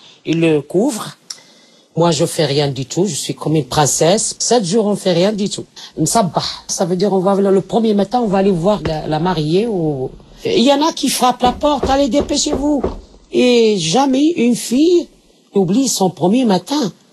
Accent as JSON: {"language": "French", "town": "Casablanca", "region": "Casablanca-Settat", "country": "Morocco", "second_language": "French", "said": "je suis marocaine, casablancaise."}